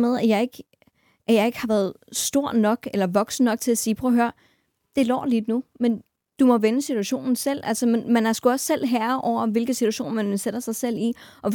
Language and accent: Danish; North Denmark Region, Denmark; det er fordi, jeg kommer fra Nordjylland af, og jeg har sgu aldrig sådan passet ind deroppe